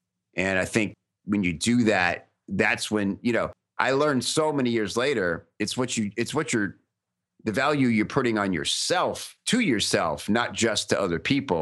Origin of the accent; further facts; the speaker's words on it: Tampa, Florida, United States; now in Los Angeles, United States; And he and I moved out to LA together when we started at the same age. He was from Orlando, I was from Tampa.